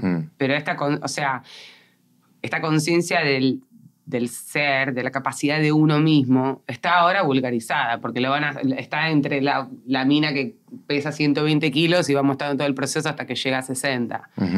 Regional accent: Argentina; O sea, yo, no, o sea, siendo de Argentina, sé que nosotros vivimos en crisis desde hace muchos años.

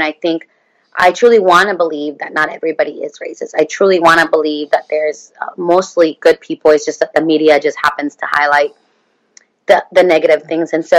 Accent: Sacramento, California, United States; I'm from Sacramento. I grew up there.

